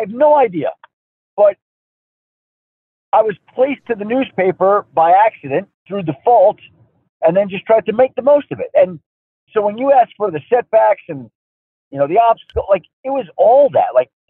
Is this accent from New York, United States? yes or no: yes; Bellmore, New York, United States; growing up in Belmore, Long Island, going to school at Michigan